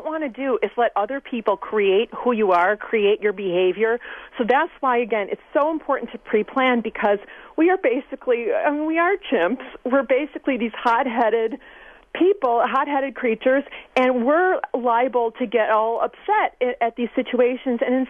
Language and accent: English; Michigan, United States; I'm from the Midwest, from Michigan, across the lake. And, I was raised to be decent and friendly.